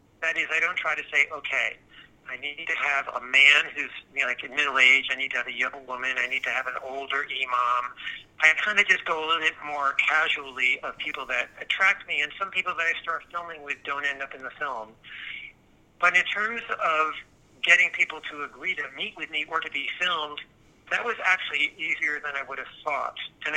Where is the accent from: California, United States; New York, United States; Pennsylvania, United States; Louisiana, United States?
New York, United States; I mean, I am a New Yorker and I have lived here my whole life, and I do go to a lot of different places.